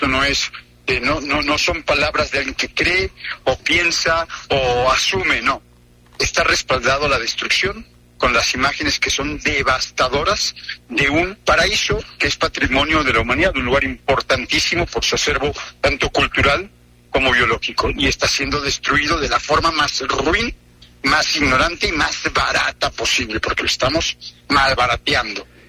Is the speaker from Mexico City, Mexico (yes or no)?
yes; Mexico City, Mexico; Yo soy de la Ciudad de México.